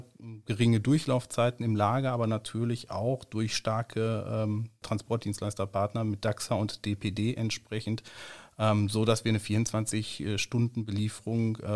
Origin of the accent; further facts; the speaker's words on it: Dortmund, North Rhine-Westphalia, Germany; born there; für mich als gebürtiger Dortmund übrigens auch ein echtes Heimspiel.